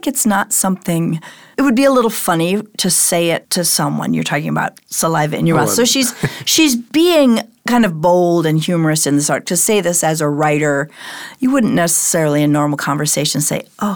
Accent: Illinois, United States; That's where I grew up. And in fact, October, I went to my home state of Illinois

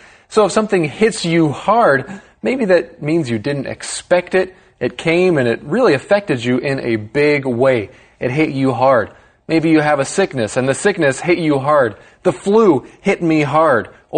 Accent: United States; Sometimes when I go back to the United States, I have what some people call reverse culture shock. So I'm American, but when I go back there, I have to get adjusted to that culture again.

